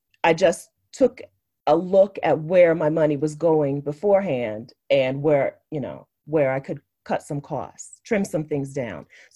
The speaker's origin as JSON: {"language": "English", "region": "Delaware", "country": "United States", "said": "It's called Wawa. I'm from Delaware."}